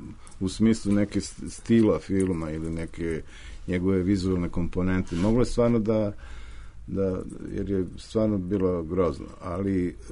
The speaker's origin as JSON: {"language": "Serbian", "region": "Belgrade", "country": "Serbia", "tie": "born or raised there", "said": "mog detinjstva u Košutnjaku, gde je moj deda bio mašinovođa i odakle ja vučem neke uspomene"}